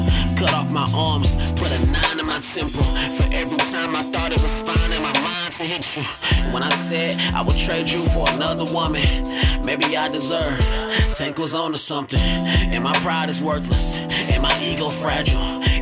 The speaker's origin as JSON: {"language": "English", "region": "Kansas", "country": "United States", "tie": "born or raised there", "said": "I grew up in Wyandotte County off 5th and Quindaro. I currently live east of Troost."}